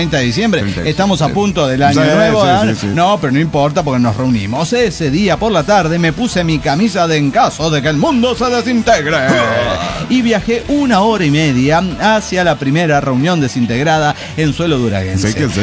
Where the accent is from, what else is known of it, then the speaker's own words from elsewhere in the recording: Mexico City, Mexico; Vengo de Tepito, en la Ciudad de México